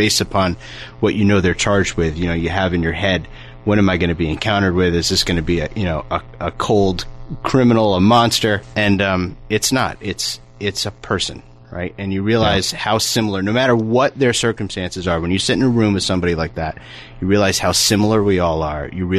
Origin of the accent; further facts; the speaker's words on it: Wappingers Falls, New York, United States; also born or lived in Manhattan; So I grew up in Dutchess County. I'm from Wappingers. I went to St. Columba and Lourdes growing up, NYU for undergrad. I spent about 10 years in Manhattan.